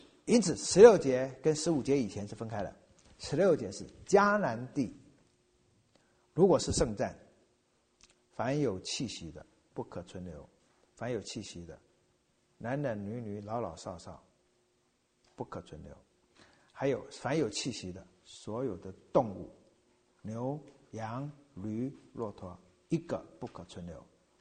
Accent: China; 那我们中国人你知道也是一样

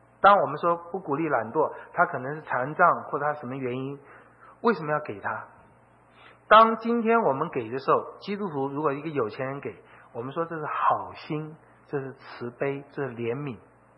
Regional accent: China; 那对我们中国人都会说啊，我有能力管理10000个人

